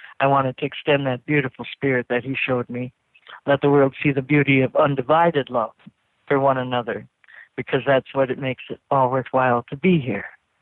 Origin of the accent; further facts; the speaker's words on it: Arizona, United States; accent: Arizona; Oh, should I put my Arizona accent on?